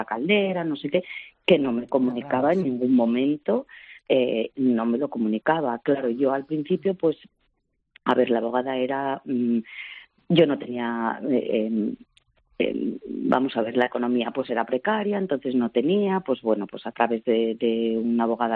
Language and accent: Spanish; Asturias, Spain; now in Viveiro, Spain; buscando trabajo he venido a Lugo, soy asturiana, pero ahora estoy viviendo en Lugo, en Viveiro.